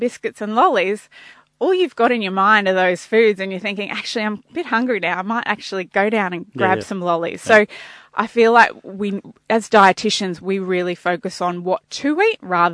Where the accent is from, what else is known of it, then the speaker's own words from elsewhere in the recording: Queensland, Australia; now in Victoria, Australia; I'm a Queenslander born and bred, but moved to Victoria around 13 years ago.